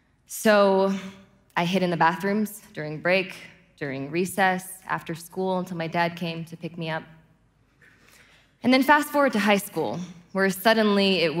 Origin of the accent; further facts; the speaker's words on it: Los Angeles, California, United States; And this is me. I grew up in Los Angeles. I went to an extremely diverse private school